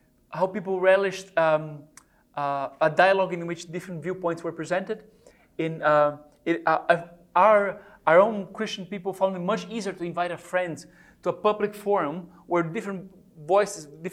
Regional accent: São Paulo, Brazil; also born or lived in Rome; I grew up in Brazil, São Paulo, Brazil.

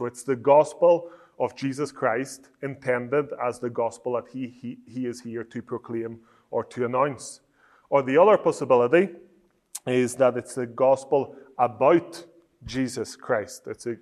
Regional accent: Northern Ireland, United Kingdom; accent: Northern Irish; first language Italian; English is a second language; now in Italy; So Italian is my first language. So this morning you've got two options. I can either speak Northern Irish or I can speak Italian.

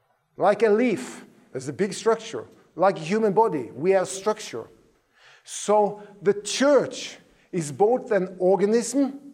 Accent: Norway; English is a second language; I'm coming from Norway.

